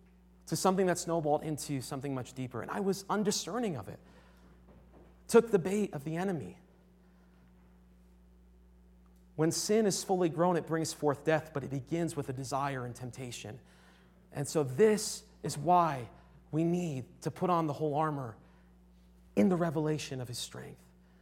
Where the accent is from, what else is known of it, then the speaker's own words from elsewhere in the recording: Connecticut, United States; And I'm from Connecticut originally, so I was working at a Subway.